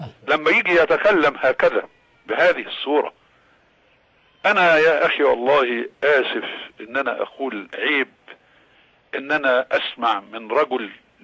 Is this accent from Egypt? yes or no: yes; Alexandria, Alexandria Governorate, Egypt; أنا من الإسكندرية وأعرف من هو